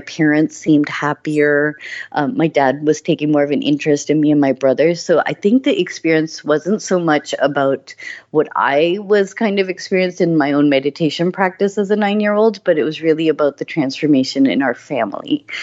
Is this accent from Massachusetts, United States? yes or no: yes; Boston, Massachusetts, United States; my parents were very much an immigrant family growing up in Boston. So, you know, our core was our Indian family who had also come to the U.S. as well as that Indian community.